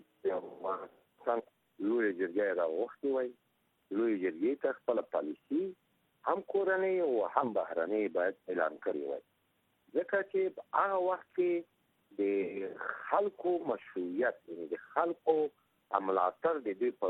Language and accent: Pashto; Afghanistan; زه افغان یم، ما کې مشکل شته، یا کم سواد یم یا بې سواد یم